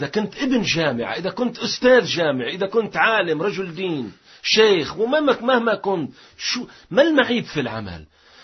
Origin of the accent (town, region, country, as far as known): Lebanon